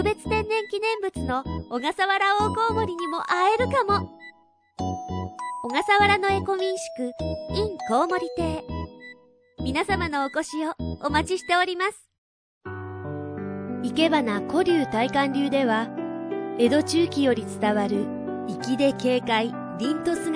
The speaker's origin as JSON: {"language": "Japanese", "region": "Kyushu", "country": "Japan", "tie": "born or raised there", "said": "関東って隣の県に行くのって近いんだなって思うんですよ、九州育ちからしてみれば。"}